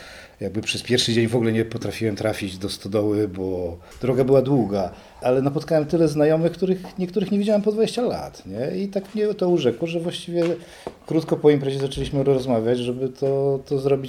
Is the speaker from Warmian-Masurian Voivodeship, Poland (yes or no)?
yes; Orneta, Warmian-Masurian Voivodeship, Poland; Ja pochodzę z Ornety, jak wszyscy z nas.